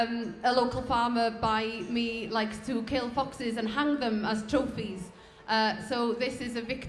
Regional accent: Wales, United Kingdom; the Snowdonia National Park, which is where we're from and where the root of all these songs come from.

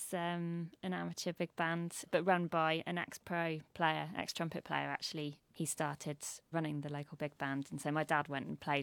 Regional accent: West Midlands, United Kingdom; now in London, United Kingdom; Because I grew up in Shropshire, there wasn't really much of anything going on compared to what it's like in London.

